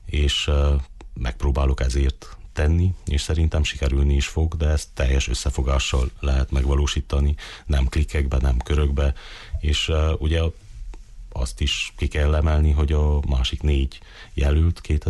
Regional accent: Baraolt, Covasna, Romania; én baróti születésű vagyok, ott lakok, ott tanultam, ott dolgozom, ott próbálok a közösség javára lenni, és családos ember vagyok, két kisgyerekem

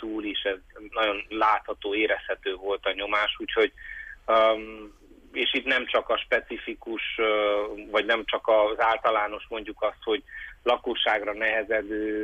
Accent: Târgu Mureș, Mureș County, Romania; Ugye Vásárhelyen kövesdombi gyerekként kezdtem, aztán Tudorban cseperedtem fel

